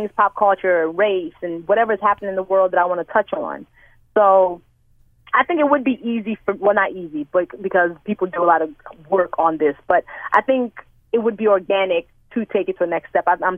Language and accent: English; Nigeria; I'm Nigerian also, because Nigerians are some of the funniest people on the face of the earth. Like, we're super blunt, we're super straightforward, but I'm also Yoruba, which is one of the main tribes in Nigeria